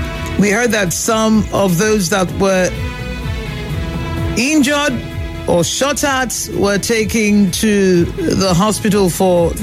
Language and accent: English; Nigeria; we're Nigerian for Port Harcourt.